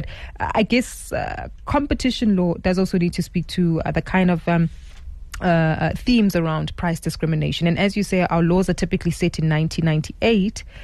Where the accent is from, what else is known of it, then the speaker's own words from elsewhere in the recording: South Africa; I'm so intrigued as to how this is, I guess, impacting us as South African consumers